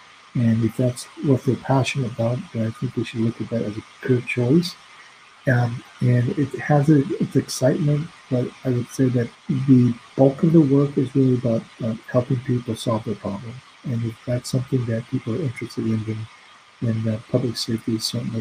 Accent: California, United States; So I grew up mostly in Orange County, and I initially was, I think like many Asian Americans, had an interest in biology

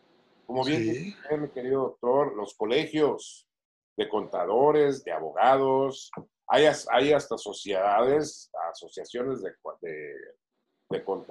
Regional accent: Mexico; veo a mi pueblo México

